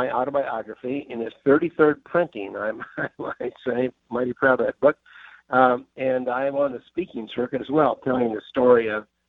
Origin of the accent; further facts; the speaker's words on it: Kansas, United States; I grew up in Kansas. I went to the Naval Academy, then flight training, and flew F-4 Phantoms in Vietnam.